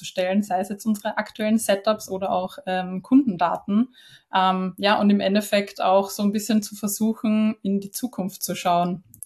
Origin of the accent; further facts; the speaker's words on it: Vienna, Austria; Genau, ich sitze in Wien. Merkt man vielleicht eben an meinem Dialekt.